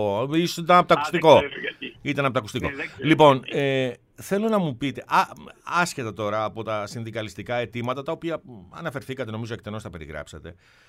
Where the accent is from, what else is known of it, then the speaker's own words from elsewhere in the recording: Peloponnese, Greece; σε λίγο θα πάμε στην πατρίδα μου.